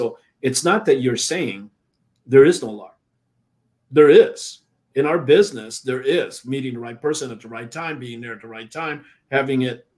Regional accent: Minnesota, United States; And I grew up in Minnesota, by the way.

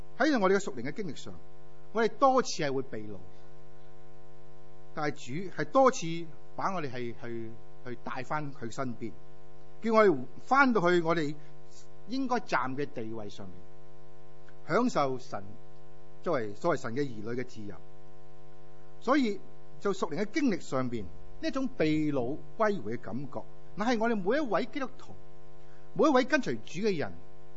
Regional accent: China; 通常好像我们是中国人即是读成语一样

